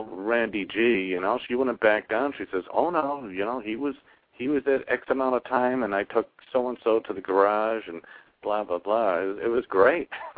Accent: Concord, Massachusetts, United States; I'm from Concord.

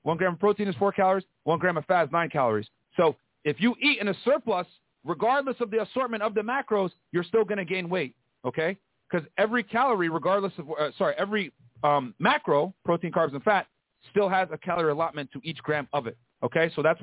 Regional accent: Australia; I'm from Australia.

